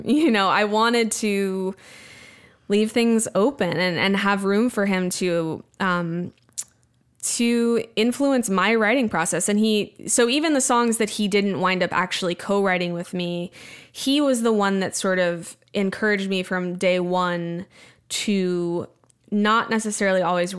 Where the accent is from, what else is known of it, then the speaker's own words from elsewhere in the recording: Austin, Texas, United States; he was friends with … who were some of my earliest mentors growing up in the Austin music scene.